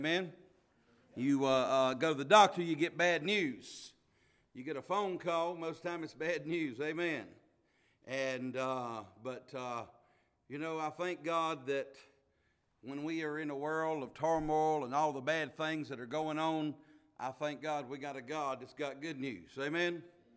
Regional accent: North Carolina, United States; I am from North Carolina, and been coming up upstate New York for about 6 years now.

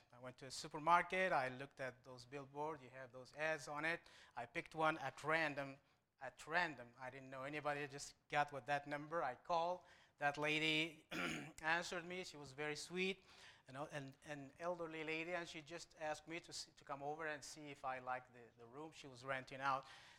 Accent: Morocco; moved away as an adult; now in United States; I was born into a Muslim family in Morocco. I'm from Morocco. I was born and raised there. So I grew up as a Muslim.

